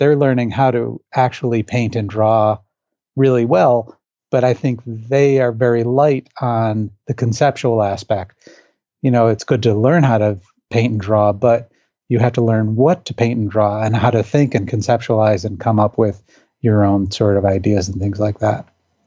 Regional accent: Buffalo, New York, United States; I'm from Buffalo. I went to the University of Buffalo. I did 4 years undergrad there.

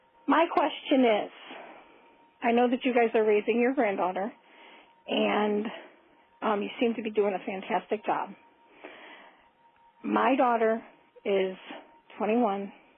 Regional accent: Grafton, Ohio, United States; I'm from Grafton, Ohio.

